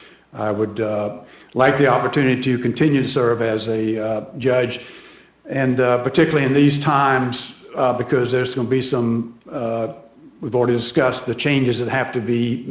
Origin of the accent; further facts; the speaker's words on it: Charleston, South Carolina, United States; I was born and raised in Charleston.